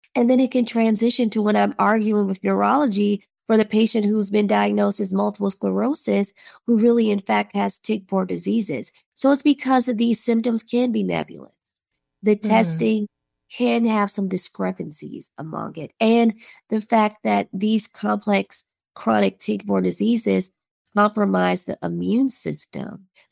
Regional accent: Detroit, Michigan, United States; I'm from Detroit, you know, quote unquote, there are no ticks there.

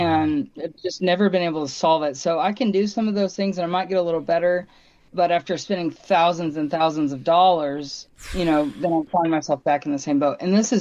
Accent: Bartlesville, Oklahoma, United States; Voice of the Martyr, what is headquartered where I grew up in Bartlesville.

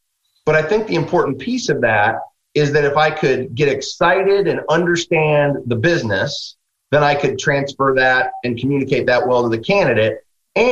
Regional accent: Midwest, United States; I'm a guy from the Midwest, and I kind of think you do it right the first time, and just how I'm wired.

